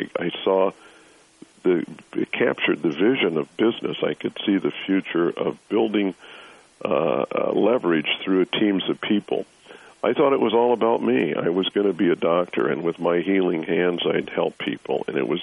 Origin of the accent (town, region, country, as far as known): Nixa, Missouri, United States; born or raised there